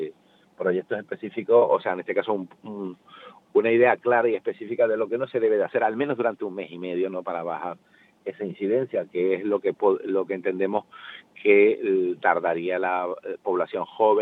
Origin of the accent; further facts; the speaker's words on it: Morro Jable, Canary Islands, Spain; voy a poner mi pueblo para que nadie se ofenda, de Morrojable, ¿no?